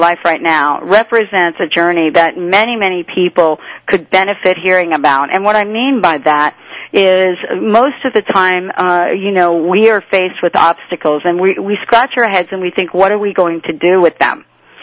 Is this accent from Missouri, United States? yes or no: no; New York, United States; I don't know about you. I grew up in New York.